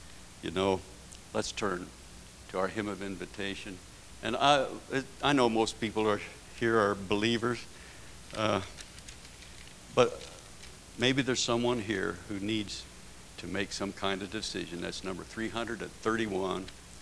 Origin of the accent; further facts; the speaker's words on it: San Francisco, California, United States; I was raised in San Francisco. Believe you me, it's a different lifestyle.